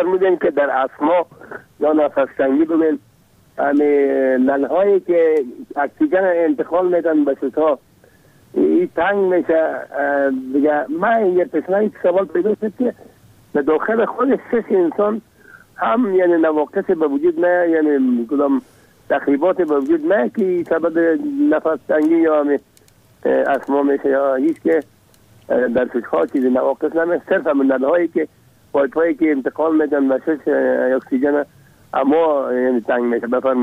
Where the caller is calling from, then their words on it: Kabul, Afghanistan; از کابل هستم.